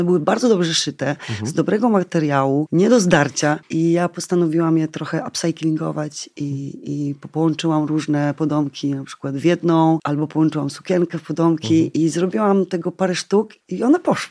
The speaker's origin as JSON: {"language": "Polish", "town": "Glinik Górny", "region": "Subcarpathian Voivodeship", "country": "Poland", "tie": "born or raised there", "said": "z Gogołowa czy z Glinika Górnego, nigdy nie wiedziałam, bo dom był w Gliniku Górnym, a do szkoły chodziłam do Gogołowa."}